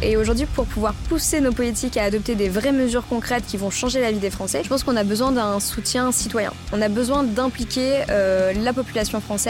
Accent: Sarcelles, Île-de-France, France; En banlieue parisienne, je viens de Sarcelles. J'ai beaucoup de camarades qui tendent à l'oublier, mais je suis banlieusarde. J'ai grandi à Sarcelles, j'ai fait toute mon école primaire, mon lycée, mon collège en ZEP, en zone d'éducation prioritaire.

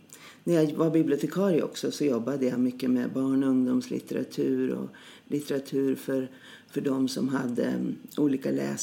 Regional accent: Härnösand, Västernorrland County, Sweden; now in Stockholm, Sweden; Jag kommer ursprungligen ifrån Härnösand, från Norrland, men bor i Stockholm numera.

